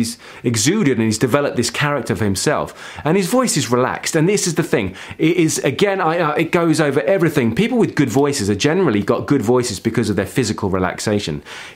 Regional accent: United Kingdom; now in Finland; I'm not from the States, I grew up in the UK and I live in Finland now.

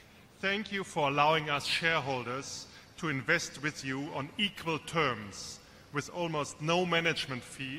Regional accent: Bonn, North Rhine-Westphalia, Germany; English is a second language; from Bonn, Germany.

